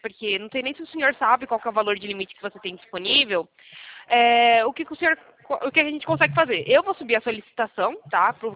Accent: São Paulo, Brazil; Não sou do Rio, não. Eu sou de São Paulo.

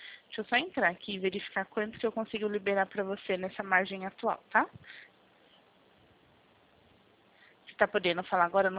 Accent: Jundiaí, São Paulo, Brazil; Eu sou aqui do centro de Jundiaí mesmo.

